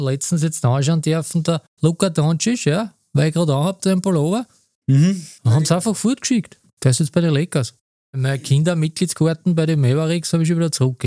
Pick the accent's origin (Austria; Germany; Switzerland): Austria; Stockerau, Lower Austria; Für uns Stockerauer ist das Wichtigste.